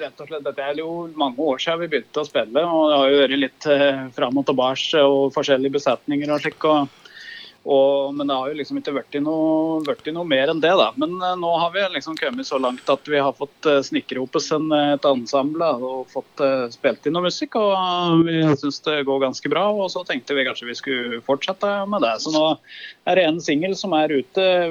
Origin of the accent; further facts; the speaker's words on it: Totenvika, Innlandet, Norway; vi som lager og skriver låten ihopes, vi er fra Totenvika da. Så vi er opprinnelse